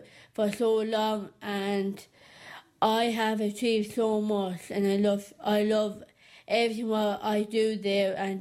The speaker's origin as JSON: {"language": "English", "town": "Loughmore", "region": "Munster", "country": "Ireland", "said": "I'm from Lochmore Castle Liney."}